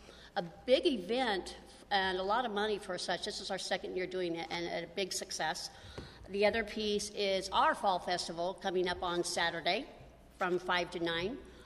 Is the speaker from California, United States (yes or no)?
yes; California, United States; Myself, I was born and raised in Oliver, so I've attended all of the schools in that area, from Ella right on up through Yuba Gardens to Marysville to Lyndhurst. So I've been a longtime resident of Yuba County for about 47 years